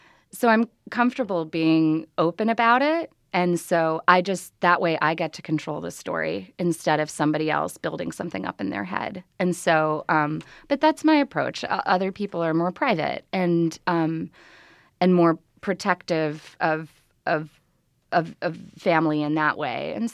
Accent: Chicago, Illinois, United States; But I grew up in Chicago.

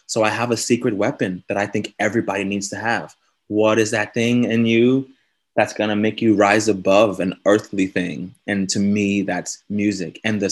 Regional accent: San Antonio, Texas, United States; now in New York, United States; San Antonio. About 5 or 7 hours outside of Dallas.

